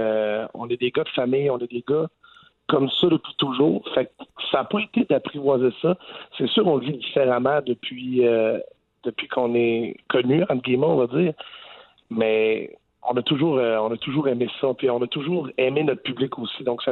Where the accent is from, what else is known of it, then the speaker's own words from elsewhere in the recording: Quebec, Canada; On est des gars de région, on vient de Chapelle, c'est une ville forestière.